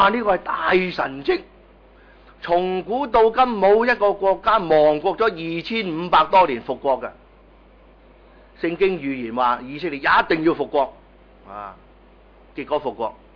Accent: Guangdong, China; 我们广东人说叫近处得食

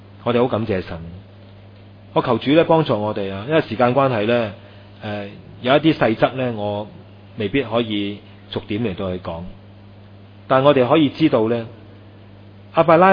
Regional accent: China; 我哋中國人話一言輕邦一言喪邦係真嘅。

